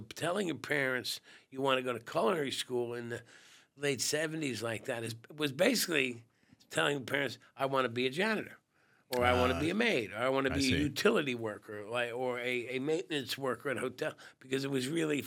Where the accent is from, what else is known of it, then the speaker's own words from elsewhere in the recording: Hazlet, New Jersey, United States; I grew up in Hazlitt in the 70s. Simple, good upbringing, you know, sports and rock and roll and you know, lots of woods and lots of nature, and we had the ocean close by.